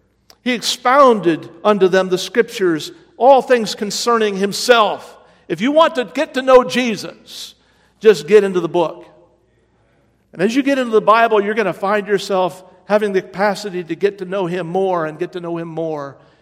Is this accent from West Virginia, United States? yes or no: yes; West Virginia, United States; When I was a teenager growing up in West Virginia, I had three friends that I hung around with a lot.